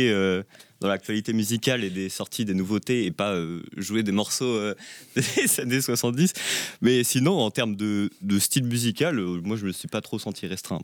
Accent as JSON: {"language": "French", "town": "Rennes", "region": "Brittany", "country": "France", "said": "moi, vu que je suis de Rennes, je connaissais un petit peu le festival."}